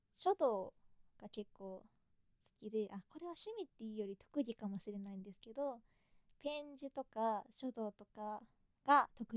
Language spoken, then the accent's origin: Japanese; Kanagawa, Japan; 出身地は神奈川県です。